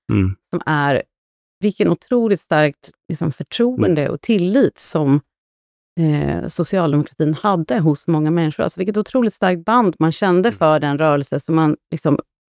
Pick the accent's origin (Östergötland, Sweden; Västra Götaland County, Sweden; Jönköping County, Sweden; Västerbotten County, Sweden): Östergötland, Sweden; Motala; Jag brukar säga att jag är östgöte i exil, kanske man ska börja med att säga. Jag kommer från en familj i Östergötland, Motala.